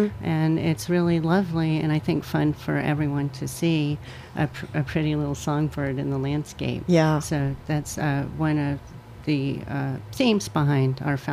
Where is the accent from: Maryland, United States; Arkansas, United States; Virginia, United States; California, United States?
Virginia, United States; now in New York, United States; Because I grew up in Virginia. In Virginia, if there's a historic house, it's